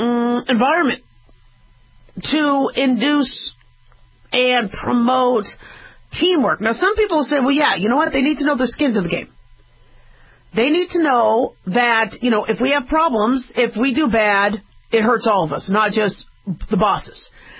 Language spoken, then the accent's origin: English; Arizona, United States; I grew up in Arizona. I love the Cardinals. When they came to Arizona, I was proud of them.